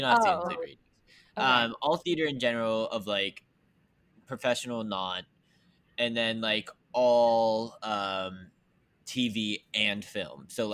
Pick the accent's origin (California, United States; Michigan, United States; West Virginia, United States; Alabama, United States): West Virginia, United States; And my first show that I ever did was in Pittsburgh, Pennsylvania. But I am from West Virginia.